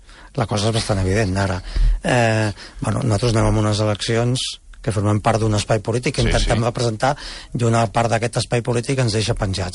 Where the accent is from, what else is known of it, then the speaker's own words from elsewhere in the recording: Barcelona, Catalonia, Spain; potser perquè sóc de la Barceloneta